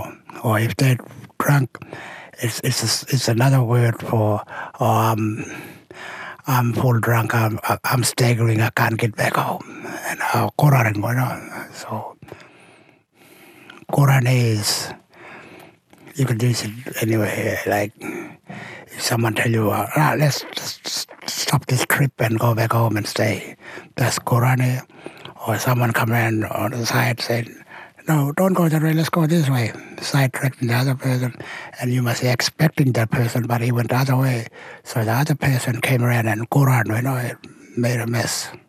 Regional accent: Australia; first language Pitjantjatjara; English is a second language; I'm a Bidjandjara man, and my language is Bidjandjara, and English is my third language.

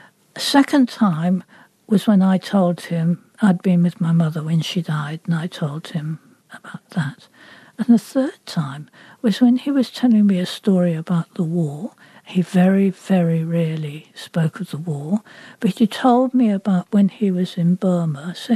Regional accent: England, United Kingdom; Well, I think, for, you know, that 1950s and being English, a girl like me, we weren't writers.

